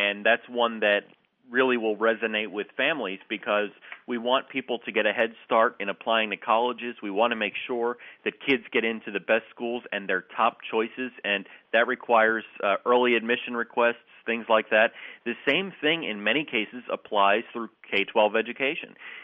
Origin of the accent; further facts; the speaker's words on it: New Jersey, United States; I grew up in New Jersey. I went to a school, public high school in New Jersey and elementary school, so I'm a Jersey native.